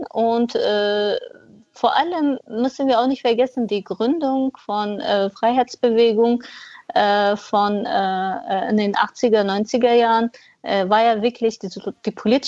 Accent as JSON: {"language": "German", "town": "Cizre", "region": "Şırnak Province", "country": "Turkey", "tie": "born or raised there", "lives_now": "Germany", "said": "ich bin im Exil in Deutschland, ja. Aber ich bin DEM-Vertreterin und habe einen sehr guten Bezug auch noch zu meiner Heimatstadt, Cizre"}